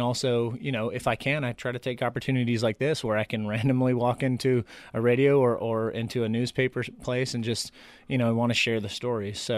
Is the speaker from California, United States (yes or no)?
no; Athens, Georgia, United States; I'm from Athens, Georgia.